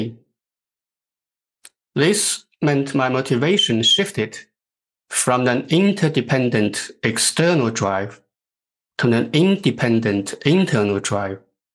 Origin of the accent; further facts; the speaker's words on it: China; Growing up in China, my goals and targets were set for me.